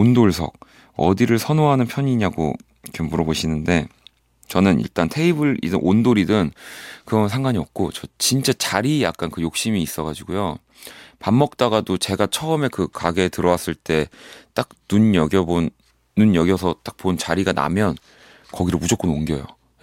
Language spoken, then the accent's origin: Korean; Incheon, South Korea; also born or lived in Busan; 저도 인천에서 꽤 오래 고향은 부산이긴 하지만 인천에서 굉장히 어린 시절 네, 뭐 유년 시절을 다 보냈었기 때문에